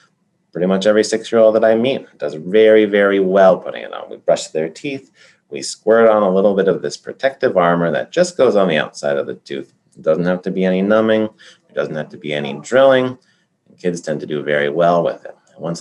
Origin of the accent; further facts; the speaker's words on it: Colorado, United States; I said earlier that I come from Colorado. Colorado is actually where they identified the positive benefits of fluoride.